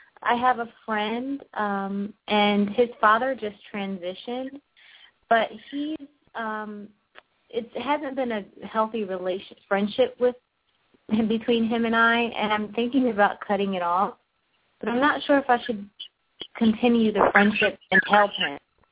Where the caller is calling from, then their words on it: California, United States; I'm calling from California.